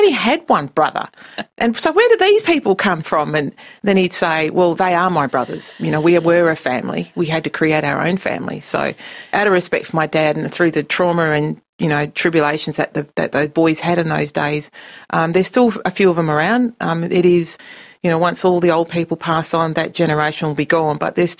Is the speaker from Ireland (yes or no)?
no; Lockridge, Western Australia, Australia; Well, I grew up in Lockridge. And our house is still standing there.